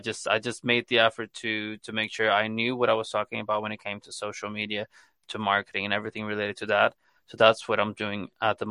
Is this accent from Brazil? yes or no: yes; Brazil; moved away as an adult; now in Ireland; So I'm originally from Brazil, so I moved to Ireland around 4 years ago.